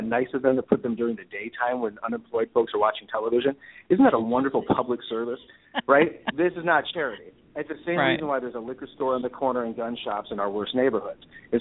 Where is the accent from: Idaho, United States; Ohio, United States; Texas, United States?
Ohio, United States; Cleveland; I'm from Cleveland, and so I always talked about things from that sort of perspective of always kind of being the underdog